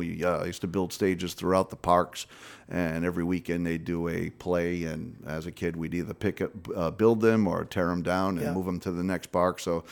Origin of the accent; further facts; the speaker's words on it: Fall River, Massachusetts, United States; moved away as an adult; now in Spring Hill, United States; But no, I'm from Massachusetts. We moved down to Spring Hill in 2012.